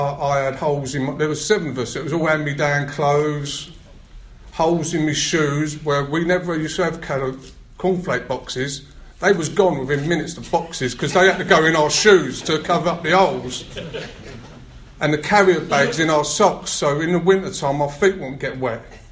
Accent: Hackney, London, United Kingdom; I come from Hackney, a very picturesque part of London, and I grew up in a family of 7 of us.

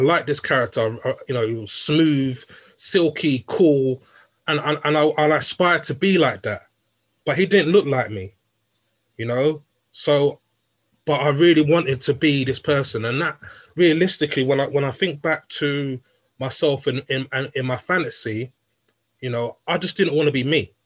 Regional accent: United Kingdom; I'm born here, I was raised here, you know, I'm a British citizen

